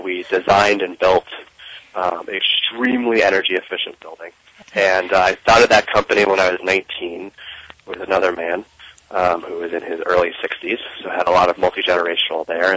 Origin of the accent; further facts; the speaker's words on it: Woodstock, New York, United States; I grew up in Woodstock, New York